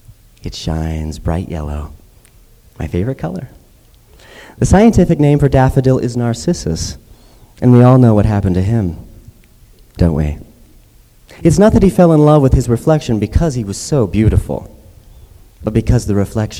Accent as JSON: {"language": "English", "town": "Las Vegas", "region": "Nevada", "country": "United States", "tie": "born or raised there", "also_born_or_lived": "Utah", "said": "I was born a Mormon in Utah, but I grew up in Las Vegas, the armpit of capitalism."}